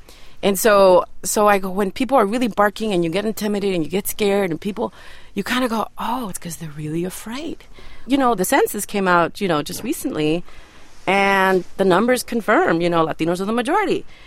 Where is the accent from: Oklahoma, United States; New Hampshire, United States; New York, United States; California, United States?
California, United States; Los Angeles; For example, I grew up in Boyle Heights.